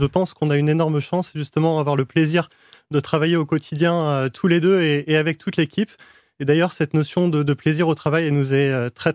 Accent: Brittany, France; moi je suis breton.

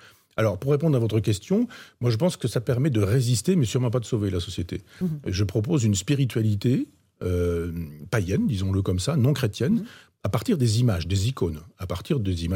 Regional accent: Chambois, Normandy, France; dans mon village natal, à Chambois, dans l'Orne

